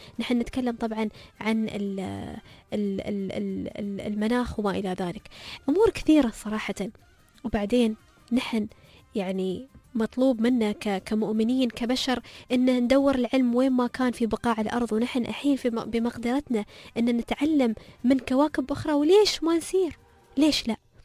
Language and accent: Arabic; United Arab Emirates